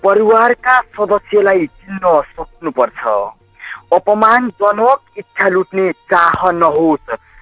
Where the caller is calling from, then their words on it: Chainpur, Koshi Province, Nepal; म यता सभा चैनपुरदेखि